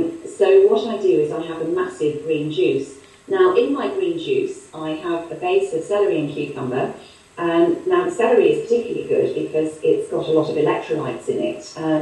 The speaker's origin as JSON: {"language": "English", "region": "England", "country": "United Kingdom", "said": "So, yes, we're both English, we're both blonde."}